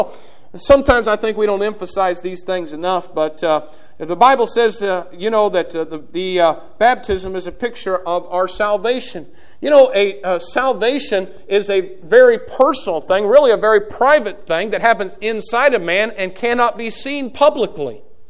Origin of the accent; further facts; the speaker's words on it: Greene County, United States; If they knew I was from Greene County, they would have known it was a can of Skoal.